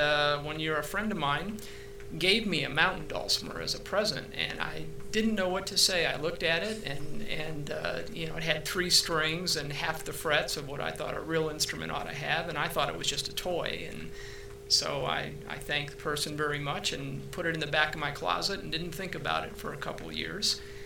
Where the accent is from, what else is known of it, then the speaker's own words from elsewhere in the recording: Buffalo, New York, United States; I am originally from Western New York, outside of Buffalo, New York